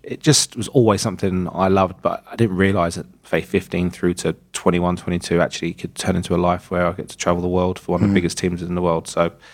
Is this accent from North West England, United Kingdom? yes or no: no; Wimbledon, London, United Kingdom; my parents moved us to Wimbledon when we were a small child. So basically from sort of 0 to 14, I grew up in Wimbledon.